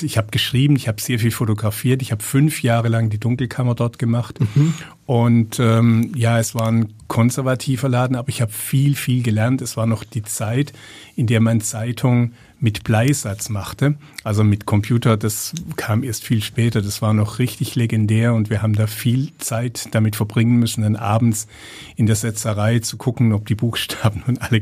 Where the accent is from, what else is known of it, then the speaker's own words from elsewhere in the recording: Baden-Württemberg, Germany; Ich bin im Schwarzwald groß geworden